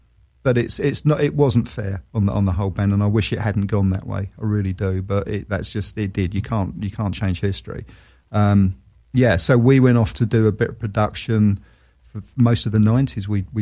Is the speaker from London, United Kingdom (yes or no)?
yes; London, United Kingdom; I do love London. I'm a Londoner, always will be.